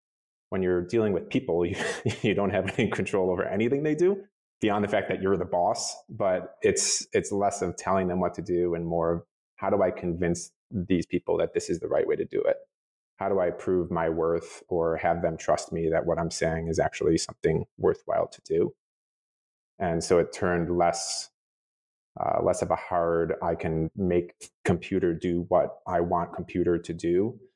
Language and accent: English; Buffalo, New York, United States; Because I grew up in Buffalo and, you know, my family was part Polish and part German.